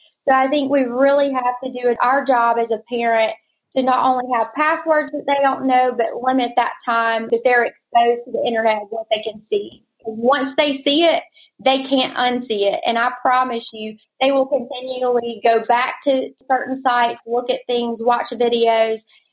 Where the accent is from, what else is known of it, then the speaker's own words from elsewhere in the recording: Alabama, United States; I grew up and born and raised in Alabama, Central Alabama exactly